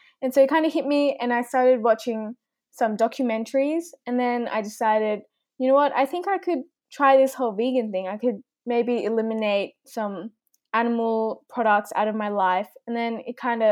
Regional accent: Australia; born there; Well, both my parents were born in Korea, but I was born in Australia.

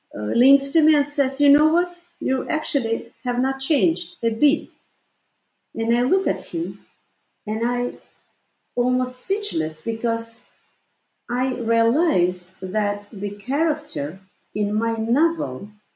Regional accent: Baku, Azerbaijan; moved away; I just visited Baku 30 years, first time in 30

